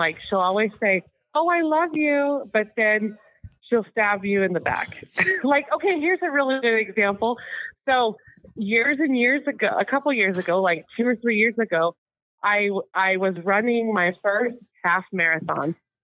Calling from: Fate, Texas, United States; I am calling from St. Texas.

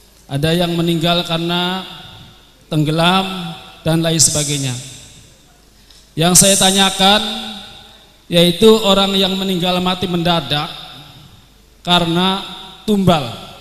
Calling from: Indramayu, West Java, Indonesia; also born or lived in Bantaragung; asal dari Pekandangan Indramayu, Pak. Tapi dulunya dari Bantaragung.

